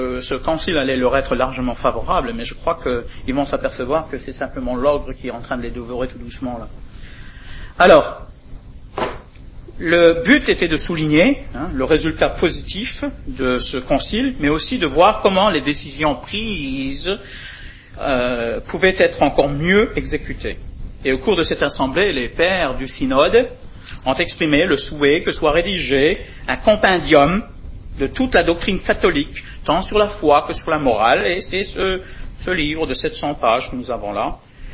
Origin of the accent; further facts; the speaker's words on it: Grand Est, France; quand j'étais jeune, hein, j'allais au Bahut en Lorraine